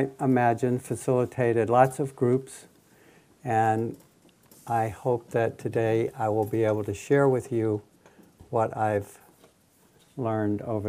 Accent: East Coast, United States; mostly I'm from the East Coast.

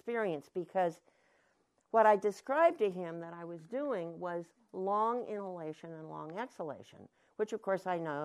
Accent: California, United States; I said, no, I'm from the Anderson Valley.

